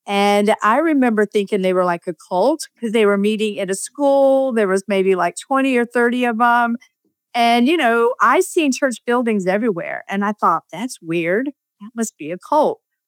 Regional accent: the South, United States; but I grew up in the South and really had only bad to non-experience with church people.

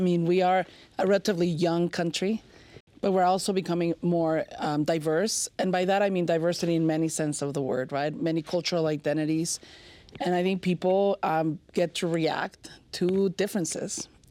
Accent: Mexico; English is a second language; moved away as an adult; now in Utah, United States; I'm originally born and raised in Mexico, and so I'm a new American by choice, and came here to the state of Utah to go to school, to the University of Utah.

